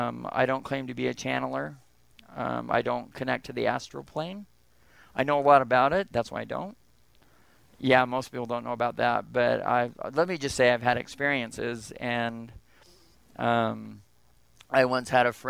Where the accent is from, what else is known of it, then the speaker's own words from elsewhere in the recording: Temple City, California, United States; also born or lived in Los Angeles; As a really young child, moved from Los Angeles to the San Gabriel Valley, and I grew up in the San Gabriel Temple City area.